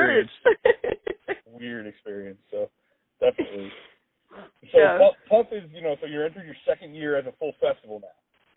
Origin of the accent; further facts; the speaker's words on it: Paterson, New Jersey, United States; Yeah, I'm originally from like the Patterson area.